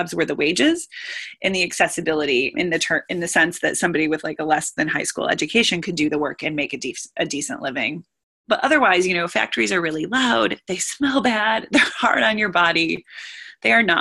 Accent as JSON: {"language": "English", "town": "Detroit", "region": "Michigan", "country": "United States", "tie": "born or raised there", "said": "I'm from such an urban place, you know. I grew up in and outside of Detroit, and it's so urban and suburban"}